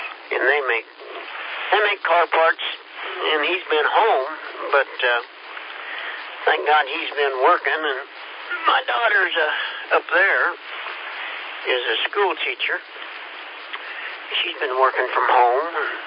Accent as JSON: {"language": "English", "region": "Kansas", "country": "United States", "said": "We're from Kansas, and our little town was 20,000 when the college was in."}